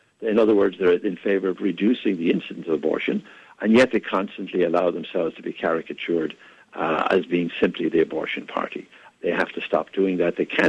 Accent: Ireland; now in United States; When I came here from Ireland 45 years ago, I asked an old cousin about voting, and he said Catholics always vote Democrat.

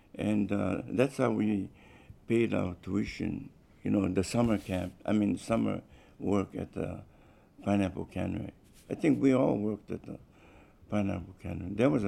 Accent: Hawaii, United States; accent: Pidgin; I had a difficult time with speech because of my Pidgin accent, and then I had a hard time understanding the Southern drawl, you know.

